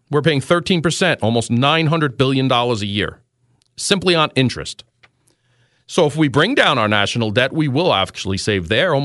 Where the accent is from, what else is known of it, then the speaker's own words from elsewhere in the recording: New York City, New York, United States; Growing up, born and raised in New York City, when there used to be just the food stamps, it was wide practice, open in the streets.